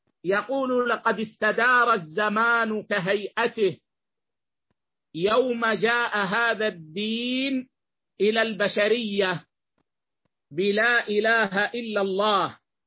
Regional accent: Saudi Arabia; إلى بلادنا السعودية

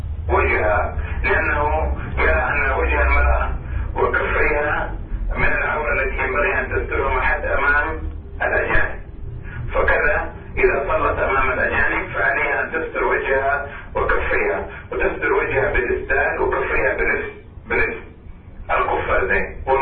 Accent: Saudi Arabia; عندنا في السعودية

